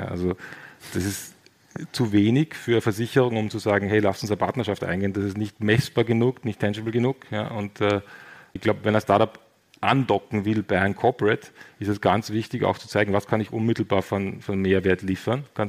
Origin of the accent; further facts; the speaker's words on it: Austria; muss man auch mal sagen, als Österreicher, just on time.